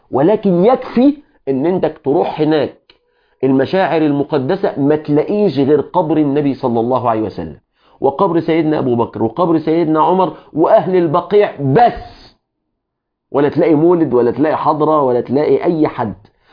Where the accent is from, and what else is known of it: Egypt